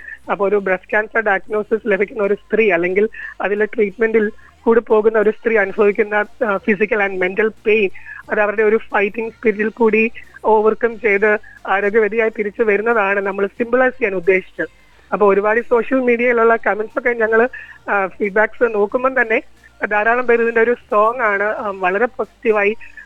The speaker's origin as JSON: {"language": "Malayalam", "region": "Kerala", "country": "India", "lives_now": "Canberra, Australia", "said": "നമ്മൾ കാൻബറയിൽ ഡാൻസ് അഡോറ എന്ന പേരിൽ ഒരു moms and daughters dance group ഉണ്ട്. ഞങ്ങൾ 4 മലയാളി അമ്മമാർ"}